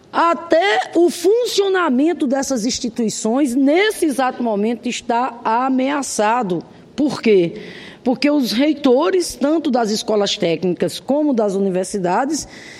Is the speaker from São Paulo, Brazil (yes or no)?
no; Rio Grande do Norte, Brazil; lá do meu estado, o Rio Grande do Norte